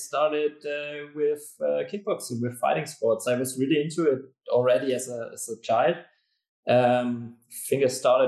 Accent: Bavaria, Germany; English is a second language; When I was a kid, I tried in Germany, obviously, and I'm from Bavaria.

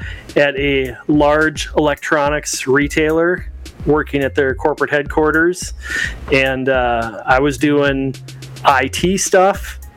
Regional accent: Minneapolis, Minnesota, United States; I am also from the Midwest, the beautiful Twin Cities of Minneapolis and St. Paul.

